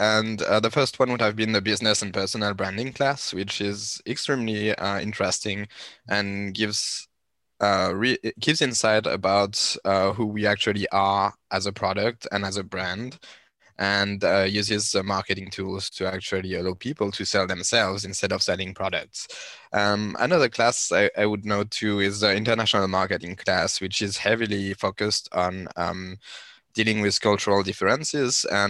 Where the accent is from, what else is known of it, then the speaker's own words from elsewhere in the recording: France; English is a second language; I'm from France.